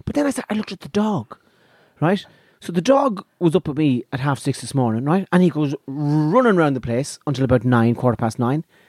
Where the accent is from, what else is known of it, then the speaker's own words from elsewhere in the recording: Ireland; I'm sure Irish people were doing the same, but I'm telling you, it's once we started working for the man.